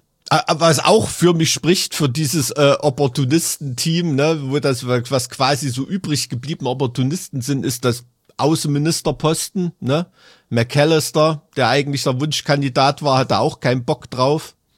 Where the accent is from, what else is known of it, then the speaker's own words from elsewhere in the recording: Halle, Saxony-Anhalt, Germany; will ich dir als Hallenser, als aus der Stadt Dietrich Genschers